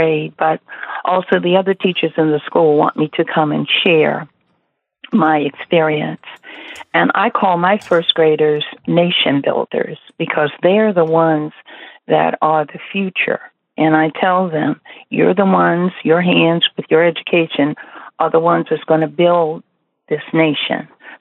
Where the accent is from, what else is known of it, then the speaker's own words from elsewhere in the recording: United States; I was raised in Montgomery County, and our little church had a bus, and we all got on the bus, and we went down to the first march.